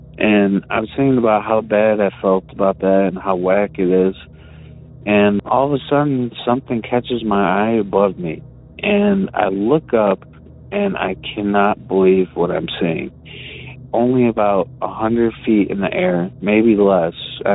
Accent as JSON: {"language": "English", "town": "Detroit", "region": "Michigan", "country": "United States", "said": "I'm from Detroit."}